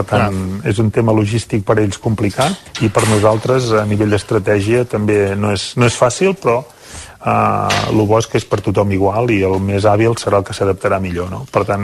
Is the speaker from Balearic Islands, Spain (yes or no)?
no; Folgueroles, Catalonia, Spain; Bueno, jo sóc de Folgueroles, jo sóc osonenc